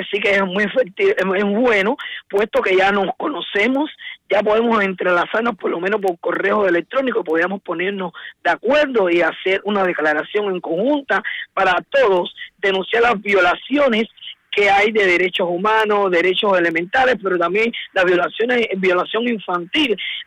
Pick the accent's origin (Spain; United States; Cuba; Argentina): Cuba; estaré en mi tierra patria, Cuba